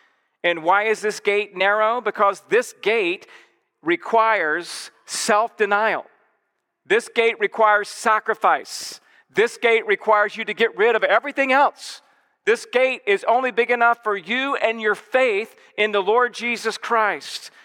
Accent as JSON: {"language": "English", "region": "Georgia", "country": "United States", "also_born_or_lived": "Los Angeles / Texas", "lives_now": "Santa Clarita, United States", "said": "I mean, I'm from Georgia originally, came to seminary in Los Angeles. I went to Texas. My wife and I moved back to Santa Clarita in 2013"}